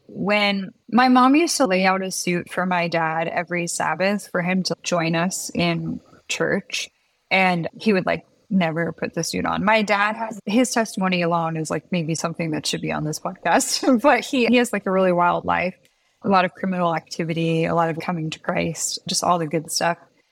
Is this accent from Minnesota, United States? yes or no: no; New York, United States; I was born and raised in New York and Long Island. And I'm one of six kids.